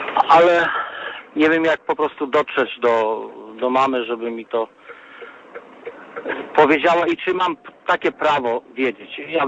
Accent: Lesser Poland, Poland; pochodzę z Małopolski, ale jestem w trasie, dużym samochodem jeżdżę. W tej chwili jestem w Biłgoraju.

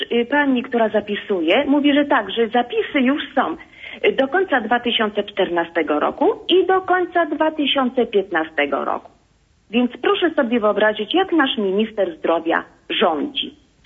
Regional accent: West Pomeranian Voivodeship, Poland; Pochodzę właśnie z tego zachodniopomorskiego

